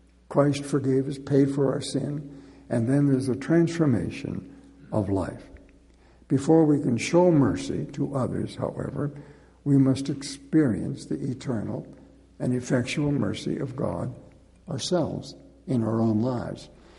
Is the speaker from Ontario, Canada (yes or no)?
no; Nova Scotia, Canada; I've often done it when I grew up in Nova Scotia and was in Nova Scotia